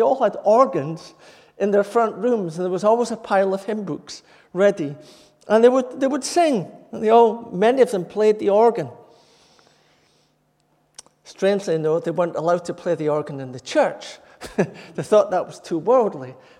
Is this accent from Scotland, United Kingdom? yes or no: yes; Scotland, United Kingdom; The church I was brought up in the Brethren and in the northeast of Scotland